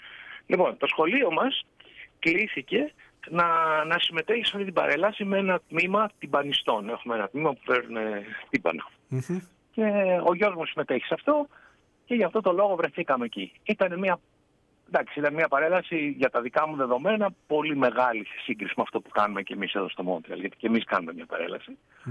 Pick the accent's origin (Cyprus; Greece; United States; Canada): Canada; όταν έλεγα ότι είμαστε από τον Καναδά